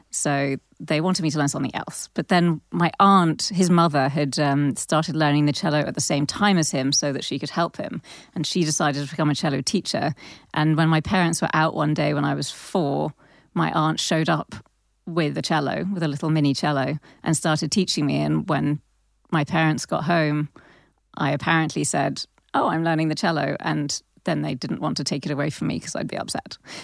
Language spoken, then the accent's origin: English; London, United Kingdom; Well, my parents are from North London. I grew up in Southwest London.